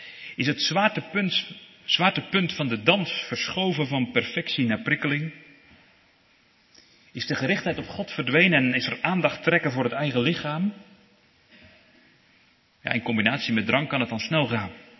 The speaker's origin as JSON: {"language": "Dutch", "country": "Netherlands", "said": "Wij als Hollanders zeggen dan, als de wijn is in de man, is de wijsheid in de kan."}